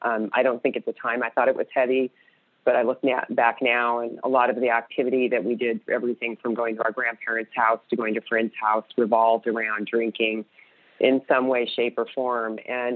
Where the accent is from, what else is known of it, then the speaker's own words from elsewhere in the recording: California, United States; I grew up in California in a very small town.